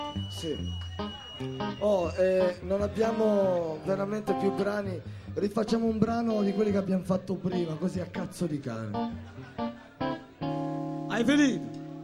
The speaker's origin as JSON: {"language": "Italian", "town": "Turin", "region": "Piedmont", "country": "Italy", "said": "noi non siamo americani, siamo di Torino"}